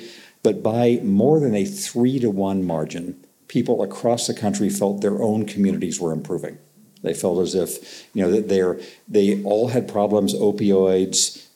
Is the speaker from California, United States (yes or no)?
yes; California, United States; also born or lived in Philadelphia; I was born in Philadelphia. My mom and dad both grew up in Jenkintown outside Philadelphia. I grew up in California, but this is where I was born.